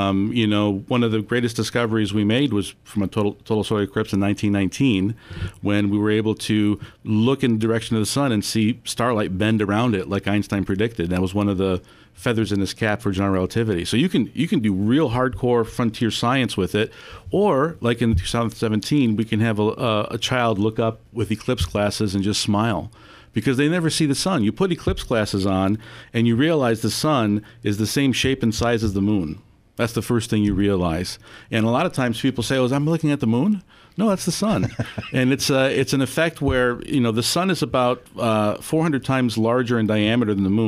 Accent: Buffalo, New York, United States

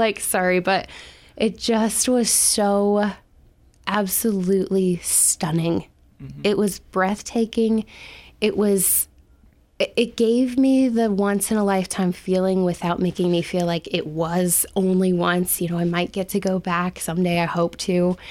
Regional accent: Newark, Ohio, United States; Like, I'm literally like, it's just me. I'm from Newark, Ohio.

